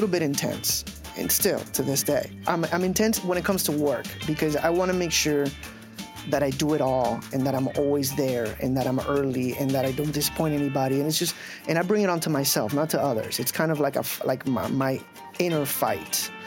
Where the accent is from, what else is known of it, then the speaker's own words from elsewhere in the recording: Puerto Rico; I'm from Puerto Rico. I'm a U.S. citizen.